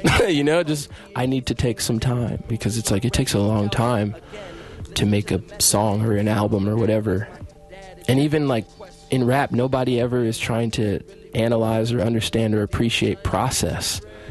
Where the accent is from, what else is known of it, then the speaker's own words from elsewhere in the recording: Chicago, Illinois, United States; And just growing up in Chicago and being at his house a lot, he would always be playing